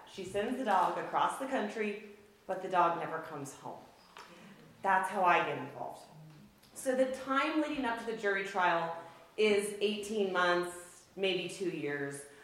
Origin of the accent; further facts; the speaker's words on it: McCall, Idaho, United States; I mean, I'm from McCall, but Council's a small town. It's not far away.